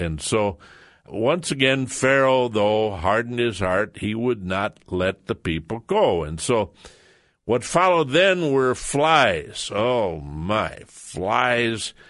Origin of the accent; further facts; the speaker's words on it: Iowa, United States; I grew up in Iowa, and we lived in a small town